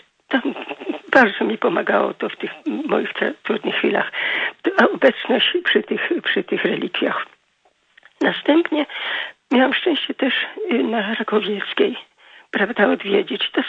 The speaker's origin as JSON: {"language": "Polish", "town": "Kalisz", "region": "Greater Poland Voivodeship", "country": "Poland", "tie": "born there", "said": "mimo to, że ja nie jestem warszawianką, tu się urodziłam w Kaliszu"}